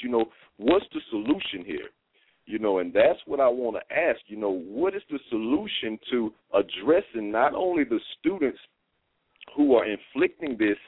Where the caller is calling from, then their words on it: Atlanta, Georgia, United States; I'm calling out of Atlanta, Georgia.